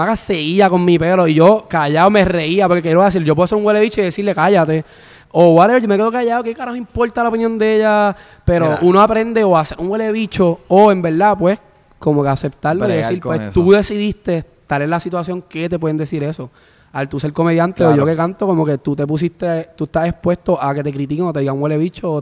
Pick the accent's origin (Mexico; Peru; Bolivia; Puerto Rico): Puerto Rico; Ponce; yo soy de Ponce, estudié 2 años en Mayagüez, estudié 2 años en Vilanova, que hay 100 cabrones de Guaynabo estudiando ahí conmigo. Ahora estudio en Bayamón.